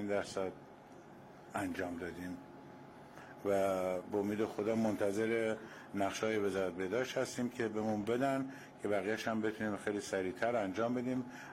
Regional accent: Andimeshk, Khuzestan, Iran

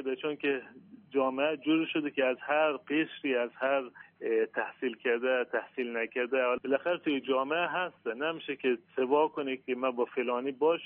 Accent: Iran; تحصیلات که تو همین ایران در دنیا آمدیم و تحصیلاتم از بچگی مثل بقیه مردم ایران همینج ادامه دادیم.

